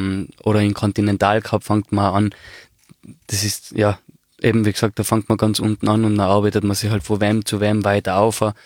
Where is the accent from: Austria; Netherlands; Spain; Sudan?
Austria; eben nach 23 Jahren als Österreicher dahin fahren zu dürfen, hat mich sehr geehrt